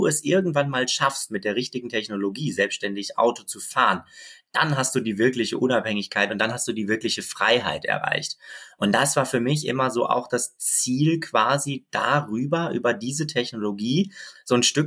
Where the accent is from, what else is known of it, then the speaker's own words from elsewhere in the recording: Bochum, North Rhine-Westphalia, Germany; ich bin in Bochum aufgewachsen. Meine Eltern leben dort auch noch, meine Geschwister, ein Großteil zumindest davon. Aber mein Herz schlägt eigentlich mittlerweile für Berlin.